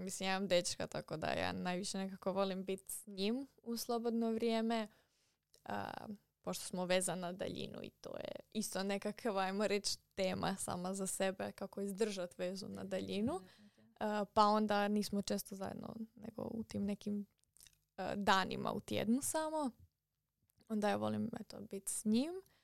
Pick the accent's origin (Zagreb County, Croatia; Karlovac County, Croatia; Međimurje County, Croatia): Zagreb County, Croatia; Zaprešić; mi smo iz Zaprešića